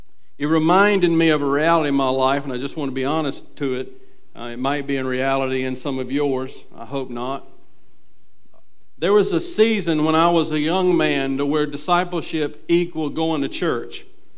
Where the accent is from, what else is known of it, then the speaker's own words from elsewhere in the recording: Gastonia, North Carolina, United States; I was raised in West Gastonia. Nothing good comes out of West Gastonia.